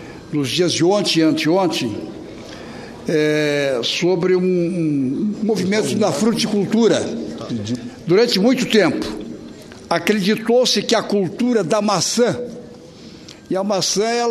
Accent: Santa Catarina, Brazil; nós queremos, como catarinense, cumprimentar também aos estudantes de lá

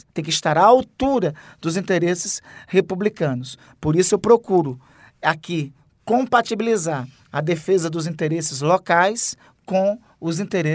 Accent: Amapá, Brazil; O povo da minha terra, ao me designar para cá, o primeiro recado que mandou claramente foi o seguinte: não nos envergonhe.

